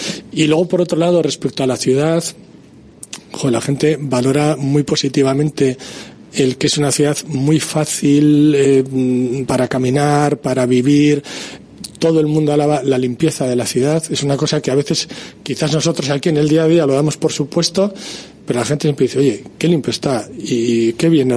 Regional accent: Bilbao, Basque Country, Spain; cuando dices, ¿de dónde eres? De Bilbao.

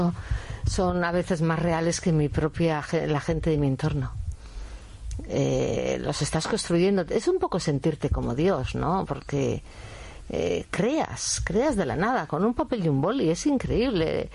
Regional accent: Basque Country, Spain; estuve en Londres también con 15 años y me decían a ver si era española y decía, no, no, yo soy vasca. ¿Y sabes vasco? Mm. No.

